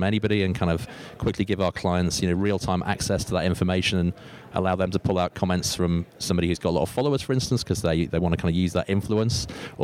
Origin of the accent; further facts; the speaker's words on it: United Kingdom; accent: British; The company's actually a British company, as you can tell from my strange accent.